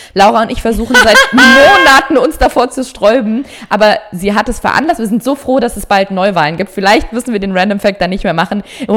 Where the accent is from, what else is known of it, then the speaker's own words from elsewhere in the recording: Berlin, Germany; born there; ich bin in Berlin geboren, meine Mutter ist in Deutschland geboren, mein Vater, gut, der kommt aus Afghanistan. Ich habe einen deutschen Pass, einen deutschen Personalausweis